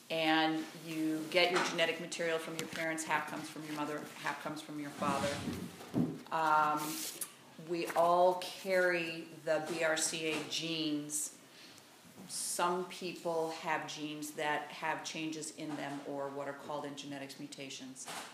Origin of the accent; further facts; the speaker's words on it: California, United States; now in Ojai, United States; I grew up in California and came back out here in 2013 to be with family and very much with my mother, who is living in Ventura. So I now live up in Ojai, which is delicious.